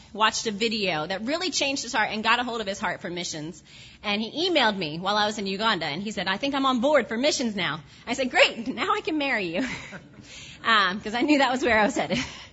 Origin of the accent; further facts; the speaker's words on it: New Jersey, United States; Now, Josh and I come from New Jersey.